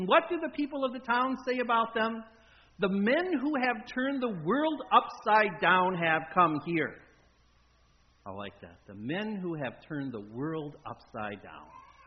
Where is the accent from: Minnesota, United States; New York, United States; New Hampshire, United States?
Minnesota, United States; Minneapolis; But I grew up in Minneapolis, and I was walking to confirmation that day, a seventh grader